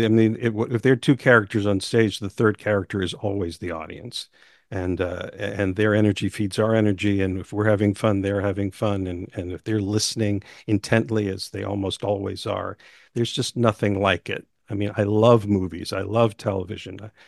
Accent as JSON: {"language": "English", "region": "New York", "country": "United States", "tie": "born or raised there", "said": "As for myself, I grew up in New York, but we didn't see a lot of theater growing up."}